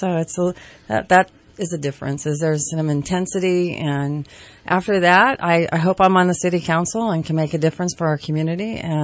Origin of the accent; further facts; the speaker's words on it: Reading, Pennsylvania, United States; I'm born and raised in Reading. So I have a lot of experience here in Reading